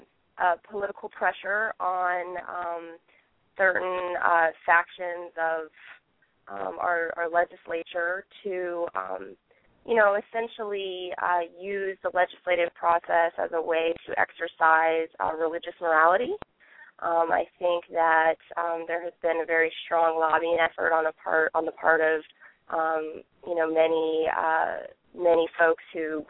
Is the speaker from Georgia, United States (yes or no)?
no; Florida, United States; Well, I am a native Floridian. I grew up in Florida